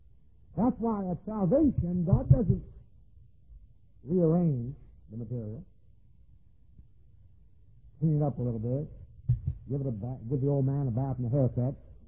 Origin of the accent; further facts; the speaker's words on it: Jacksonville, Florida, United States; born there; as when I was born in Jacksonville, Florida.